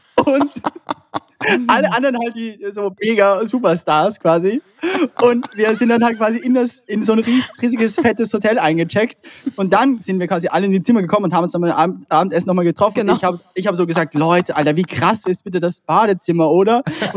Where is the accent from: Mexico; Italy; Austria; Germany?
Austria; aber es war schon ziemlich arschkalt, das war bei uns in Österreich.